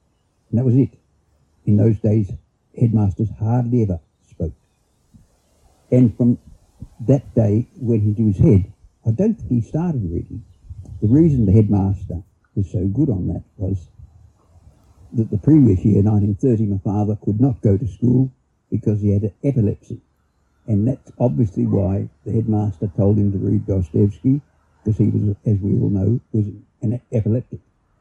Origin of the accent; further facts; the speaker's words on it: Oxford, South East England, United Kingdom; born there; I was born in Oxford, and because of my birth, my father had to stop being a student at Oxford.